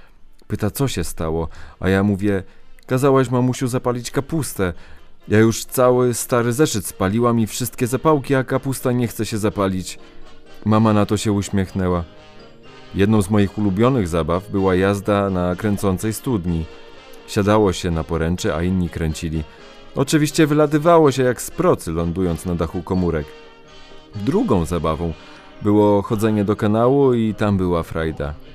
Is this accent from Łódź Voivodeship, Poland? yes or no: yes; Łódź, Łódź Voivodeship, Poland; born there; Mieszkam od lat na Ciasnej, na Bałutach. Urodziłam się w Łodzi.